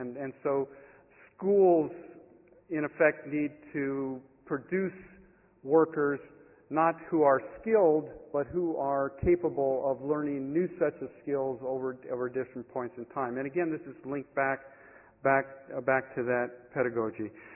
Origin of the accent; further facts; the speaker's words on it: United States; As an American, I guess I thank you